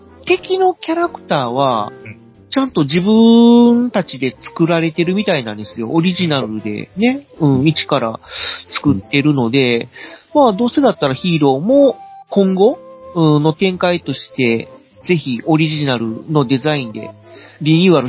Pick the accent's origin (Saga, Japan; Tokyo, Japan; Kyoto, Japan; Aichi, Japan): Aichi, Japan; いやいやいや、言っても僕は愛知県ですから。